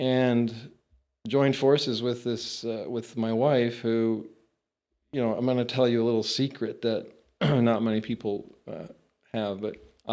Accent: Maine, United States; And I grew up in Maine, very rural, very modest, suburban community.

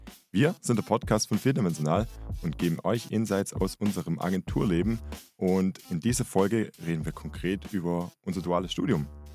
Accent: Biberach, Baden-Württemberg, Germany; in Biberach, also meiner Heimat, nicht weit weg von hier in Aulendorf.

